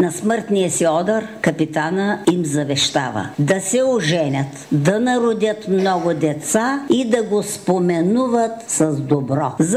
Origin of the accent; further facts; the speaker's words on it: Malko Bryagovo, Kardzhali Province, Bulgaria; Оттам отива в село Малко Брягово, моето родно село.